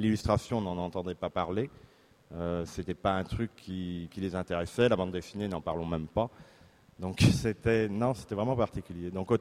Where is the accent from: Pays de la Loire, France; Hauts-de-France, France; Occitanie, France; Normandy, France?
Pays de la Loire, France; Nantes; Oui, je suis nantais. Je suis né à Nantes en 71, il me semble.